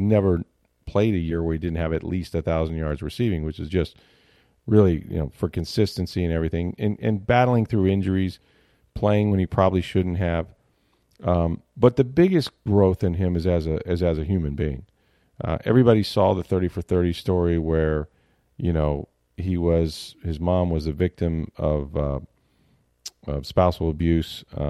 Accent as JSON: {"language": "English", "town": "Tampa", "region": "Florida", "country": "United States", "tie": "born or raised there", "said": "You know, I grew up in Tampa Bay, so when I was a kid, the Bucks weren't even here."}